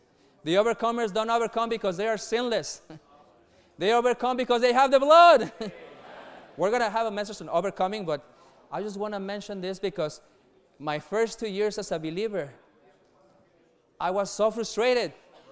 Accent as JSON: {"language": "English", "country": "Mexico", "moved": "yes", "lives_now": "Anaheim, United States", "said": "I'm originally from Mexico, but in the last 13 years, I've been in Anaheim. So I come from Anaheim"}